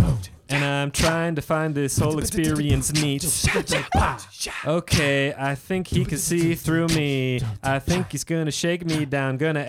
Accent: California, United States; now in New York, United States; I know that I look like I was born yesterday, but I'm actually from New York.

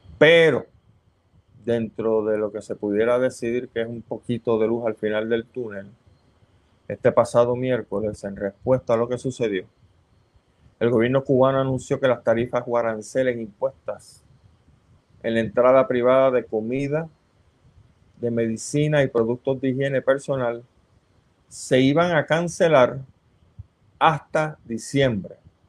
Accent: Puerto Rico; Lo hablo como un puertorriqueño que estoy viendo las cosas desde afuera

